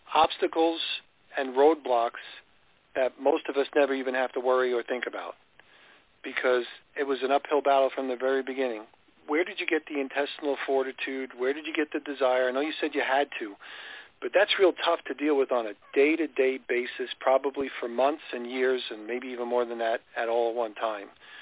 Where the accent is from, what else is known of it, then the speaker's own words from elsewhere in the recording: New York, United States; because I grew up in New York, is I realized some of the vicious cycles that people were in.